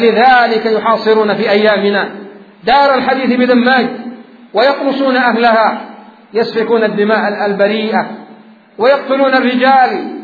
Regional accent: Yemen; بلادنا اليمن

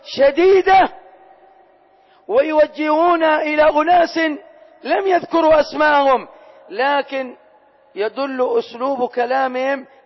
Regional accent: Hadhramaut, Yemen; عندنا في حضرموت

